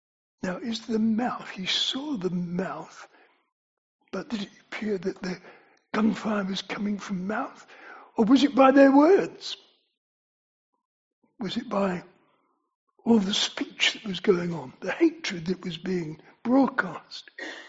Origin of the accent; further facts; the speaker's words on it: London, United Kingdom; the borough in which I was brought up in London had one murder in the 14 or 15 years I could remember.